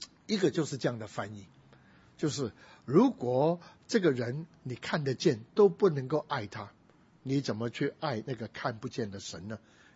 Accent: Guangdong, China

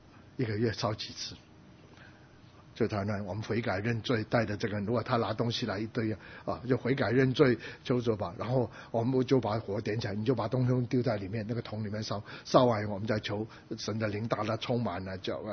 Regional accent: Guangdong, China; 还有广东话，因为我是广东人

